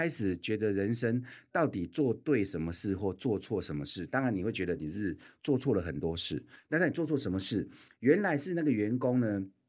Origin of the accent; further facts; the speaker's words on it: Taiwan; 我们台湾人怎么会知道什么叫巫术？